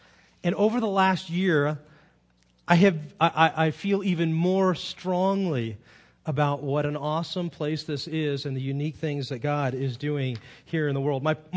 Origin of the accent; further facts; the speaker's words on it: Monterey, California, United States; I left what essentially is my hometown, Monterey, a beautiful place, a really solid church.